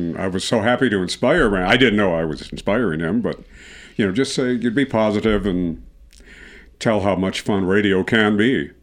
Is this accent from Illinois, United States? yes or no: no; Michigan, United States; When I grew up, there was just one radio station.